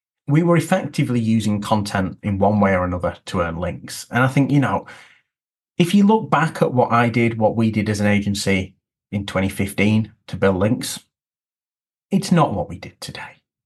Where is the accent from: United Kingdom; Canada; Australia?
United Kingdom; Lancaster, North West England; I grew up in Lancaster, certainly in that part of the Northwest.